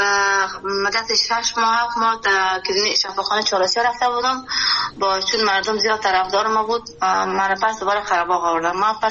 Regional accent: Kabul, Afghanistan; born or raised there

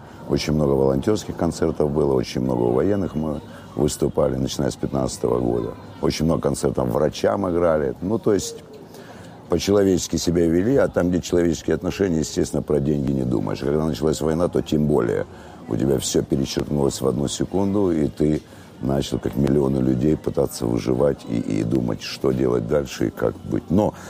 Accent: Kyiv, Ukraine; Мне, понимаете, я родился в Украине, киевлянин коренной.

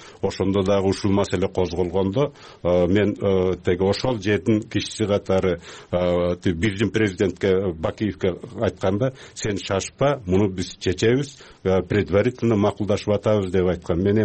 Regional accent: Miñbulak, Batken Region, Kyrgyzstan; Миңбулак деген жерде болуп атат, ошол жерге теги көк таштыктарды көчүрүп атат, ал менин айылым болот өзү.

